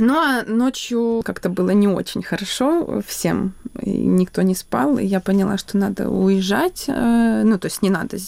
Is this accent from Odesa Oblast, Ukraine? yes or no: yes; Odesa, Odesa Oblast, Ukraine; now in Kyiv, Ukraine; Я одесситка, но уже 10 лет живу в Киеве, работаю в кино.